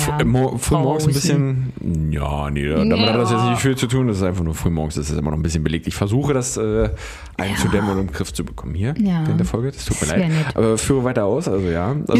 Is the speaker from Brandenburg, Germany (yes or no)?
yes; Brandenburg, Germany; als Brandenburger würde ich sagen, das ist eine steife Brise.